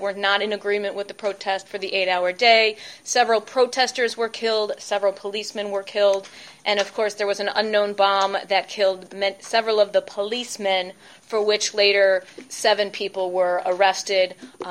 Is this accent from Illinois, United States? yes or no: yes; Chicago, Illinois, United States; And I don't only say that because I'm from Chicago, right?